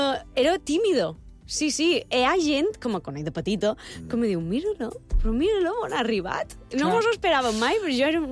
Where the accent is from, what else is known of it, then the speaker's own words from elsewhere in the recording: Sant Ferriol, Balearic Islands, Spain; Jo soc de Sant Ferriol, tota la vida he viscut a Sant Ferriol.